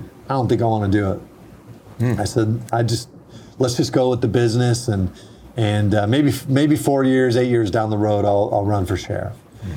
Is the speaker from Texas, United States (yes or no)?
no; Hawaii, United States; also born or lived in Philippines / Arizona / Panama / Argentina; I was born and raised in Hawaii, lived in the Philippines, lived in Arizona, Panama, Argentina.